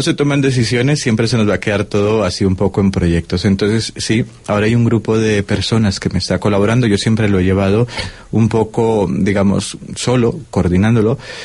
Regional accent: Colombia; moved away; La encontré en Colombia, pero de allí me sacaron corriendo y vine a vivir todo aquí. O sea, aquí fue empezar de cero en España.

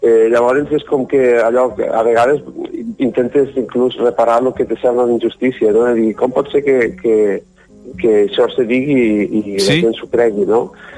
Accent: Falset, Catalonia, Spain; jo soc de Falset, no?, del poble, de la capital del Priorat

